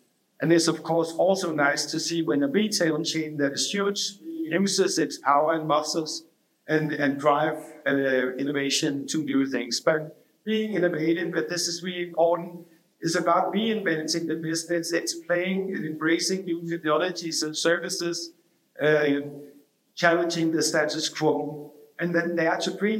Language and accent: English; Denmark; English is a second language; I come from Denmark.